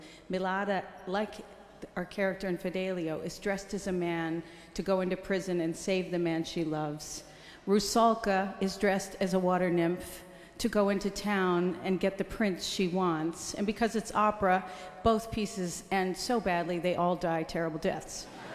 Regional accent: United States; as an American, I'm so grateful for your support.

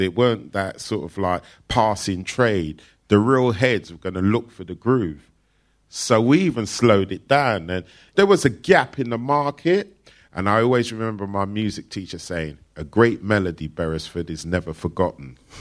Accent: United Kingdom; accent: English; So I'm losing my English accent

